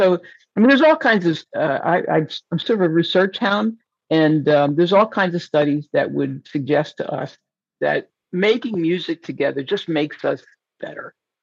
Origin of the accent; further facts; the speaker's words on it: Northeast, United States; now in Louisiana, United States; my husband and I, we're from the Northeast, as you and I discussed before we started recording. We moved to Louisiana in 2019.